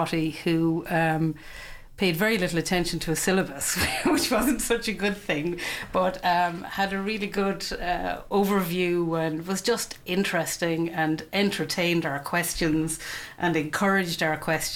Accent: Munster, Ireland; now in Cork, Ireland; So I'm a Cork graduate. I'm originally from Tipperary. We live just outside Cork

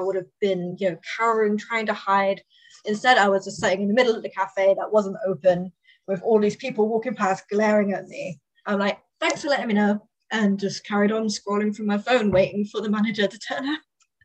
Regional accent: United Kingdom; I am British, and I know for my Canadian friends, this is a very thing too.

